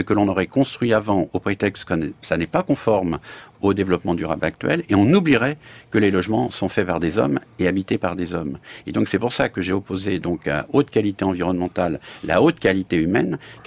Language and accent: French; Paris, Île-de-France, France; alors que je suis parisien